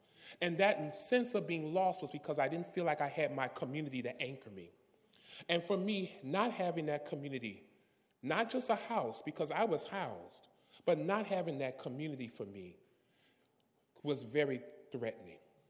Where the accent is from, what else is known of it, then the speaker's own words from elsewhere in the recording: Louisiana, United States; growing up in South Louisiana, near New Orleans, in an all-black community, pretty much